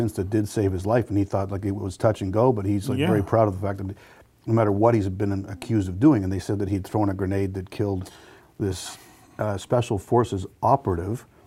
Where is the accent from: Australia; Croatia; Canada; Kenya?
Canada; obviously I'm a Canadian